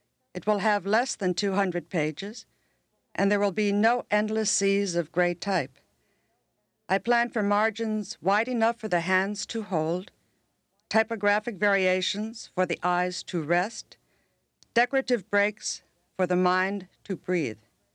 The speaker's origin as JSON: {"language": "English", "town": "Milwaukee", "region": "Wisconsin", "country": "United States", "tie": "born or raised there", "said": "This ceremony could have been set in Milwaukee, my hometown"}